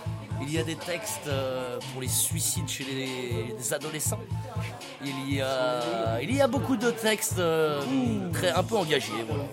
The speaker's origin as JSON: {"language": "French", "town": "Nancy", "region": "Grand Est", "country": "France", "said": "je viens de Nancy, alors on dit que je fais de l'allemand, anglais."}